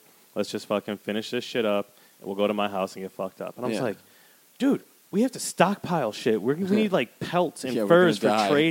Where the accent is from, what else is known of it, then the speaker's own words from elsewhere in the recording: Wisconsin, United States; Like, I, you know, I'm from Wisconsin. We have blizzards, the occasional tornado, but that's a lot different.